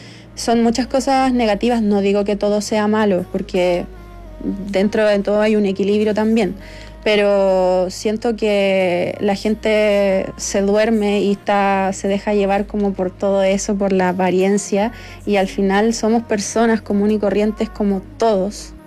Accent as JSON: {"language": "Spanish", "town": "Curicó", "region": "Maule", "country": "Chile", "tie": "born or raised there", "said": "Porque yo me crié en el campo, soy del sur, de Curicó"}